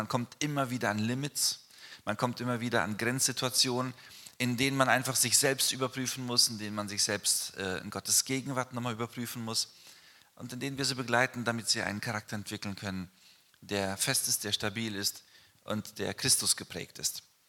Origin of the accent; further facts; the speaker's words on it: Neuwied, Rhineland-Palatinate, Germany; moved away as an adult; now in Brazil; Wir kommen eigentlich aus dem Rheinland. Ich bin in Neuwied geboren, bin 20 Jahre hier in Deutschland aufgewachsen und dann mit 20 nach Brasilien gegangen.